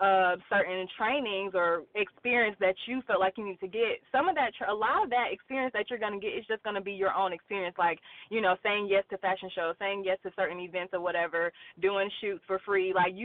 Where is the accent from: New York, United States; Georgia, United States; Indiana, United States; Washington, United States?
Georgia, United States; LaGrange; I am originally from LaGrange, Georgia. It's like, I don't know if you've ever, you probably never heard of it, but it's like an hour and a half south of Atlanta. It's like borderline Alabama, so that's where my family's from.